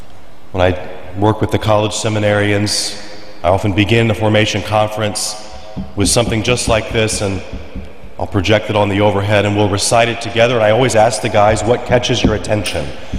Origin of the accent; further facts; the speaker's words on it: Perryville, Missouri, United States; I grew up in Perryville, Missouri.